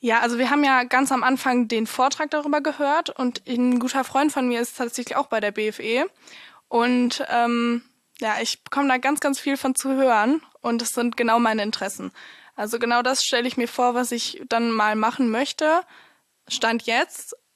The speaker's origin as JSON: {"language": "German", "town": "Wipperfürth", "region": "North Rhine-Westphalia", "country": "Germany", "said": "ich komme jetzt aus Wipperfürth"}